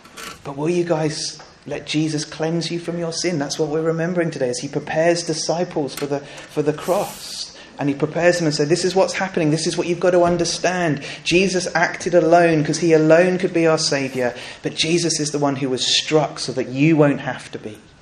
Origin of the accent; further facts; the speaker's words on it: South East England, United Kingdom; I grew up in Sussex, and there were quite a number of sheep around in Sussex.